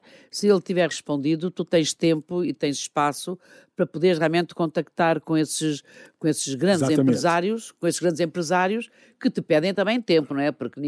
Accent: Angola; now in Portugal; Eu venho da África, não é? De Angola, quer dizer, chegar aqui à Europa, a Portugal, é entrar num outro mundo, né?

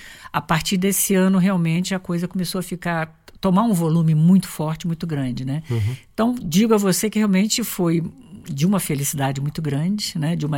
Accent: Rio de Janeiro, Brazil; uma menina que saiu do subúrbio, né? Subúrbio do Rio de Janeiro, porque eu não sou da Zona Sul do Rio de Janeiro.

